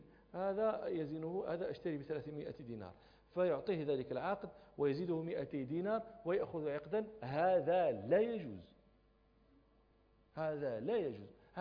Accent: Morocco; هذا يصنعه كثير من الناس عندنا في المغرب.

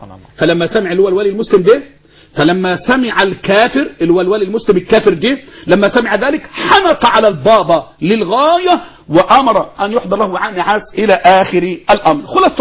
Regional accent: Egypt; إحنا أبناء مصر

